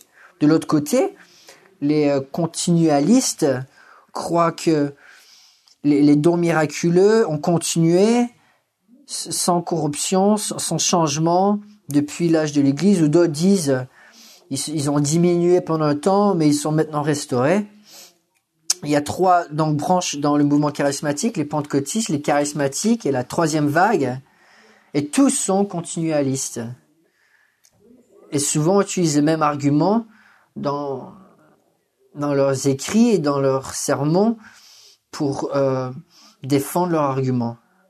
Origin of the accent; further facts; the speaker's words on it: Texas, United States; c'est vrai que je viens du Texas